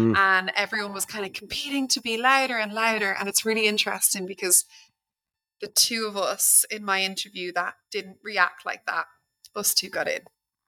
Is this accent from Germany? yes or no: no; Ireland; I felt funny calling him Lord Sugar because I'm Irish. You know, he's not our Lord.